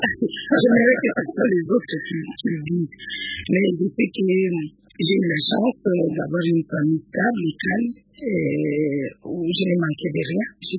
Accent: Bukavu, South Kivu, DR Congo; born there; Je suis née à Bukavu, dans une petite commune qu'on appelle Bagira.

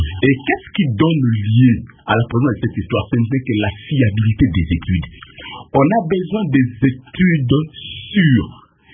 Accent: DR Congo; On est congolais.

